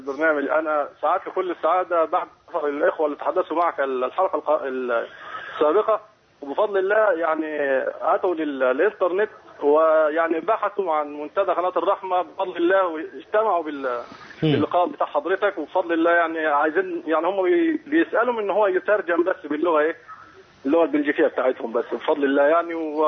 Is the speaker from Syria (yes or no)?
no; Egypt; بلدنا مصر الحبيبة وخاصة الغردقة